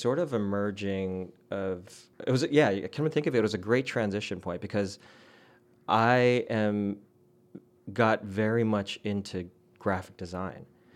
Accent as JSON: {"language": "English", "town": "Berkeley", "region": "California", "country": "United States", "said": "And I was like, oh, you know, I'm from Berkeley."}